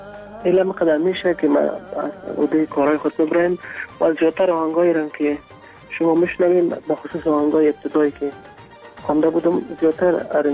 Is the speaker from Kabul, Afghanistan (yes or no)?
yes; Kabul, Afghanistan; born there; در کابل متولد شدیم اما من تمام افغانستان دوست دارم